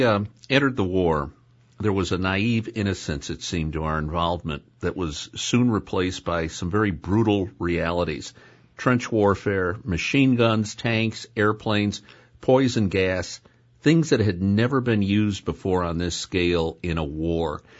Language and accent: English; Illinois, United States; You know, I recall as a child growing up in Illinois, we had a senator